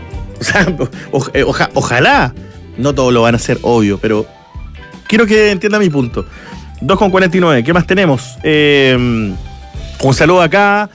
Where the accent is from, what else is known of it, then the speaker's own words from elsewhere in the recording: Magallanes, Chile; los que somos de Magallanes conocemos